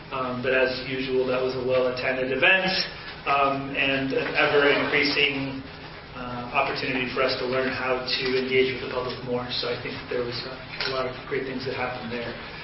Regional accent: Louisiana, United States; born there; Well, I was born in 1981 in Louisiana.

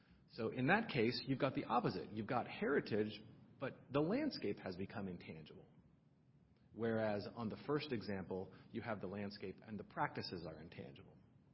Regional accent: Camas, Washington, United States; I grew up in the Camas area

